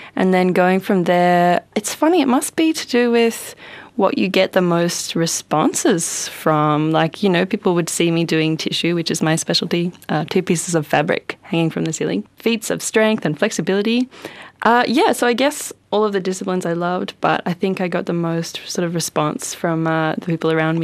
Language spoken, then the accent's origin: English; New South Wales, Australia; I was from Northern New South Wales